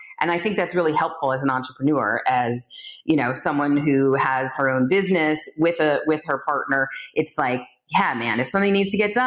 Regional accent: Los Angeles, California, United States; I grew up in Los Angeles. I grew up in the north end of the San Fernando Valley in a little town called Porter Ranch.

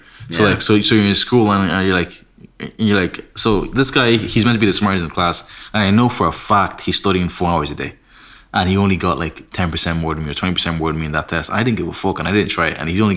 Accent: Nigeria; now in Ireland; So, well, we're all from Nigeria, technically.

